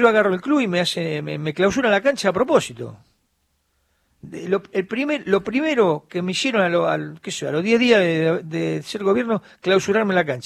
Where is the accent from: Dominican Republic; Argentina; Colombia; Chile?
Argentina; Parque Patricios, Buenos Aires; Yo soy de Parque Patricio